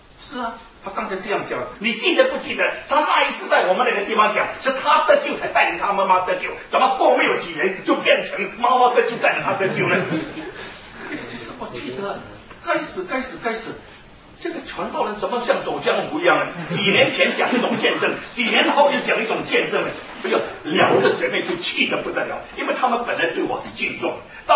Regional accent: Singapore; 因为我是新加坡人，新加坡的报纸对我有感情。

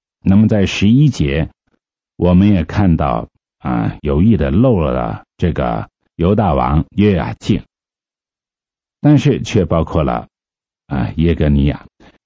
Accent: China; 我们是中国人呢，为什么我们今天能够蒙神的怜恤顾恤呢

